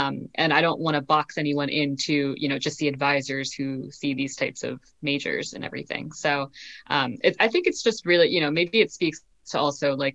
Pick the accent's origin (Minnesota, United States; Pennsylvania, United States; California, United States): Pennsylvania, United States; I've stayed around the Philly area, Philly suburbs my entire life since I'm from the Philly suburbs.